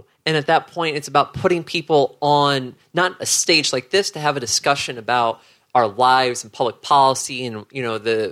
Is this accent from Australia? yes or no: no; the South, United States; We didn't have anyone in a position of power looking out for our rights when we were growing up in the South.